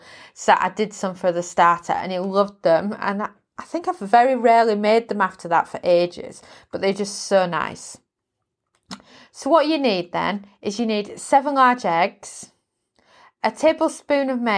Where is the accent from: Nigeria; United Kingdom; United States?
United Kingdom; I'm British